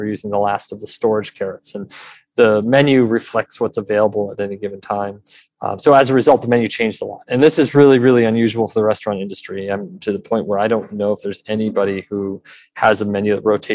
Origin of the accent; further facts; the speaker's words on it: Massachusetts, United States; I grew up in Western Mass and, you know, I don't know.